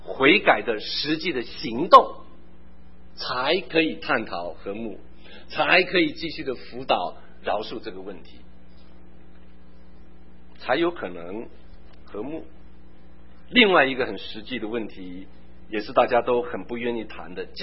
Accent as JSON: {"language": "Chinese", "country": "Taiwan", "tie": "born or raised there", "said": "我小时候在台湾生长"}